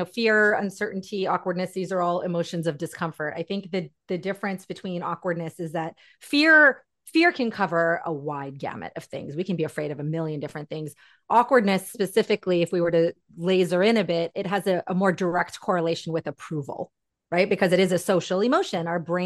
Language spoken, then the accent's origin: English; Pakistan; I'm Pakistani. My parents were born in India and Pakistan respectively.